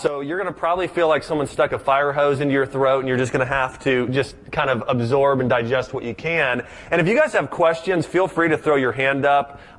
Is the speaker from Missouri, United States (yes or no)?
no; Ohio, United States; I'm from Ohio.